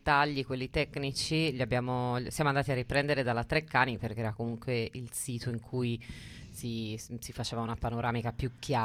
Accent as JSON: {"language": "Italian", "region": "Sardinia", "country": "Italy", "said": "io chiaramente essendo sarda la percepisco come qualcosa di fuorviante"}